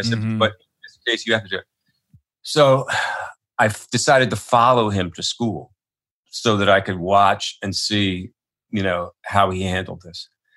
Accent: Philadelphia, Pennsylvania, United States; I mean, we grew up in Philadelphia. We were never, I was never home.

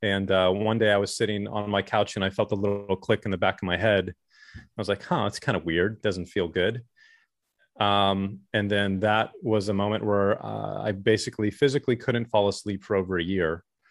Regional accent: Texas, United States; growing up in Texas, it's Tex-Mex, queso and margaritas and, you know, all of those types of foods that I'd loved and lived on.

